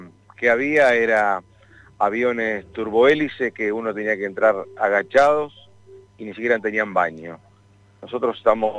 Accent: Neuquén, Argentina; Somos patagónicos, somos de la ciudad de Neuquén.

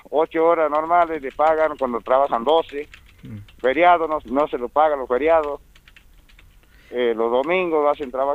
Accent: Metán, Salta, Argentina; No, yo soy de Metam.

